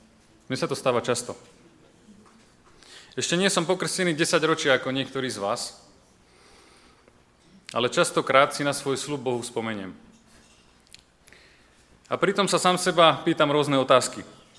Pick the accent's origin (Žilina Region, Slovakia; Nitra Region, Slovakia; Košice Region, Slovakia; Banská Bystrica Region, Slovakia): Žilina Region, Slovakia; pochádzam z Liptova, zo samého srdca Slovenska. A som už asi štvrtá generácia adventistov v našej rodine, takže takzvaný rodený adventista.